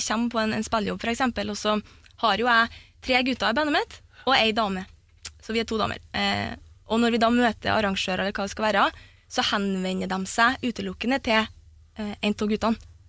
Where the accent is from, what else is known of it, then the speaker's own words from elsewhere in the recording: Flatanger, Trøndelag, Norway; Men ja, nei, jeg vet ikke, jeg er jo fra Flatanger, så det er liksom, det er noe helt annet